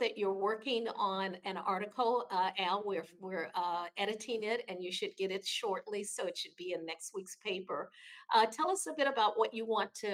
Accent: Chicago, Illinois, United States; And of course, I'm from Chicago as well.

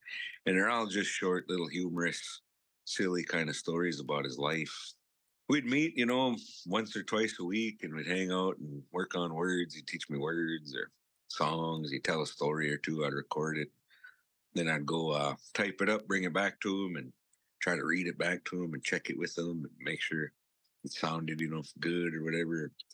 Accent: Wisconsin, United States; And I come from the Lac-Couturier Ojibwe Reservation, or Dawaza, Gayaganing, as we say in our language.

